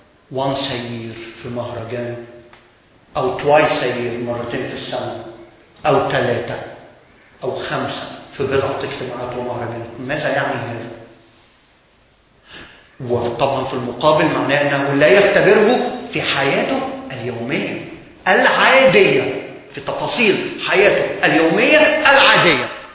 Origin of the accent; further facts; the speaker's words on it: Egypt; ويبدو هذا ما نحن فيه كمصريين